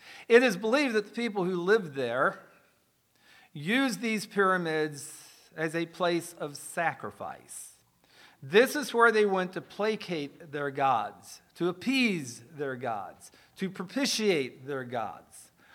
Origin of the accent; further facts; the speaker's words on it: United States; Just understand I'm American. I make no apology for it. I talk like an American.